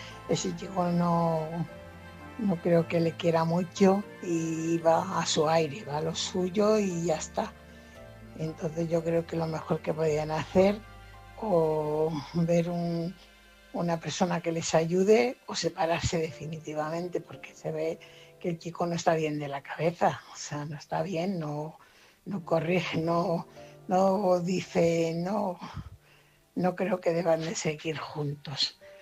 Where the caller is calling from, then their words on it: Fuenlabrada, Community of Madrid, Spain; corresponsal de Fuenlabrada.